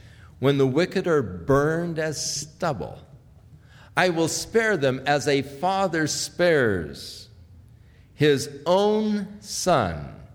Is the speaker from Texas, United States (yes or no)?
no; Ventura, California, United States; You know, as a kid, I grew up in Ventura.